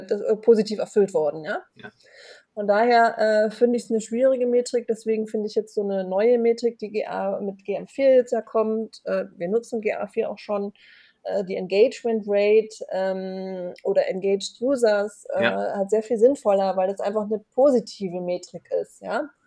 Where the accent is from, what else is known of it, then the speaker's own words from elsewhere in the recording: Hamburg, Germany; ich komme aus Hamburg, ich bin da aber schon echt assimiliert